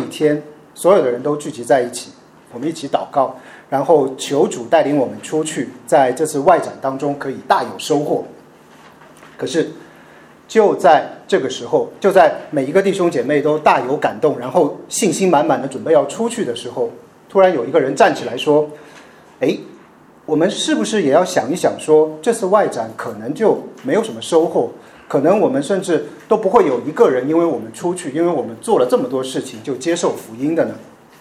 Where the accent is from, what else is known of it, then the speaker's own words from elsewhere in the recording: Shanghai, China; 用我们上海话说就是我有时候是不太识相的。